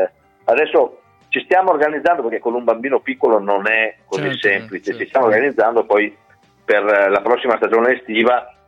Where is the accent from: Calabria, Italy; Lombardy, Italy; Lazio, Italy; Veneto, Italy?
Veneto, Italy; Padua; Noi siamo di Padova.